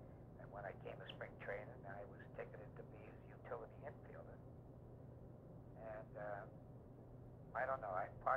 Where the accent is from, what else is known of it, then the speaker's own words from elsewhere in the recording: Staten Island, New York, United States; two of my friends from my hometown, who I never saw before, came up to the field hospital to see me.